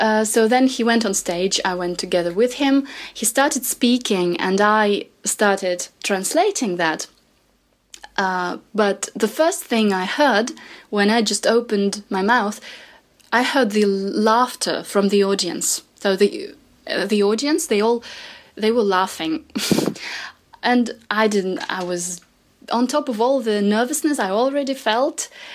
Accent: St. Petersburg, Saint Petersburg, Russia; I'm from St. Petersburg in Russia.

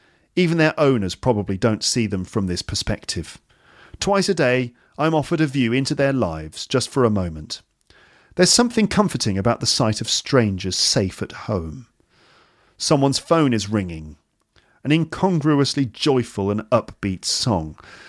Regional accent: United Kingdom; Being British, I expect everyone to converse in English.

